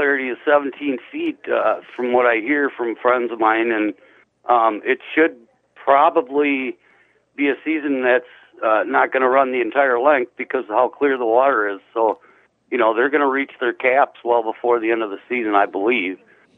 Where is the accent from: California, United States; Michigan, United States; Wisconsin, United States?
Wisconsin, United States; Oh, yeah. I grew up on Winnebago. I did it many times.